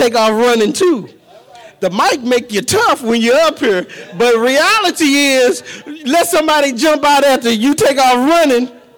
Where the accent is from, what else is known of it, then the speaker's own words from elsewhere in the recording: East St. Louis, Illinois, United States; Born and raised in East St. Louis and a little bit of Centerville in me.